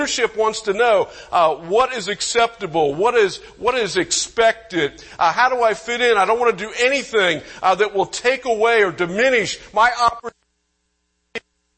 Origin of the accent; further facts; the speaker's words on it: Oak Ridge, Tennessee, United States; also born or lived in Pennsylvania; When I went to Pennsylvania, I came from Tennessee land and right there in the Knoxville area, Oak Ridge.